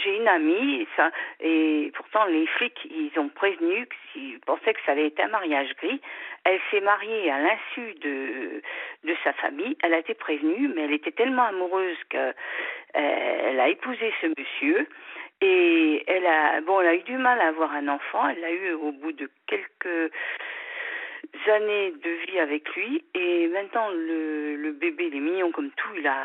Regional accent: Brittany, France; je ne suis pas française, je suis bretonne.

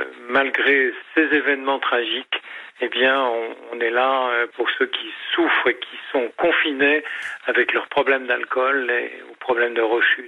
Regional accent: Belgium; chez moi en Belgique.

